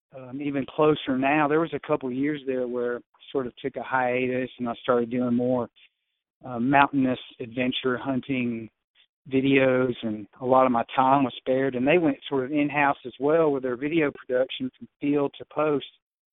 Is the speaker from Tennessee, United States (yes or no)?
yes; Tennessee, United States; I came from Tennessee, West Tennessee, where duck hunting was really competitive.